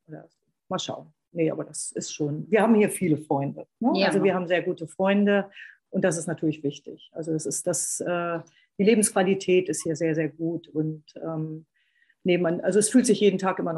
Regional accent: Hannover, Lower Saxony, Germany; also born or lived in Bremen; now in Australia; Nee, ich komme aus Hannover. Ich komme aus Hannover. Ich habe in Bremen studiert.

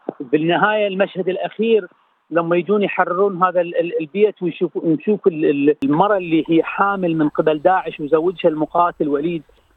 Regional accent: Iraq; كعراقيين وكثقافة عراقية وكسينما عراقية

